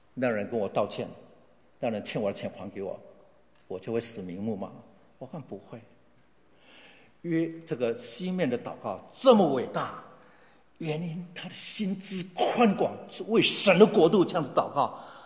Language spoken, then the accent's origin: Chinese; Ershui, Changhua County, Taiwan; 我老家在彰化二水。